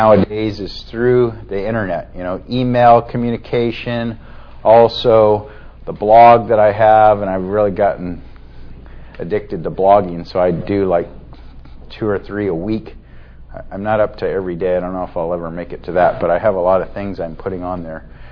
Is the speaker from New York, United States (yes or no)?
no; Fresno, California, United States; I grew up in Fresno, not too far away from you all, so I know this area very well, although it's been a while since I've lived in the valley, but my parents still live there.